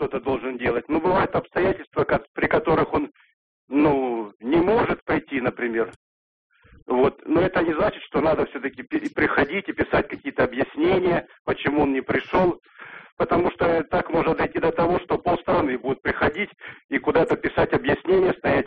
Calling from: Volgograd, Volgograd Oblast, Russia; Здравствуйте, я звоню из Волгограда.

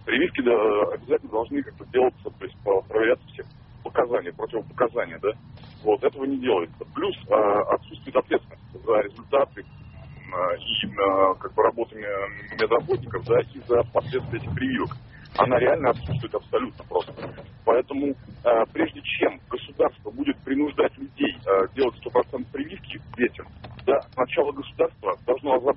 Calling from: Tolyatti, Samara Oblast, Russia; Я из Тольятти, да, звоню.

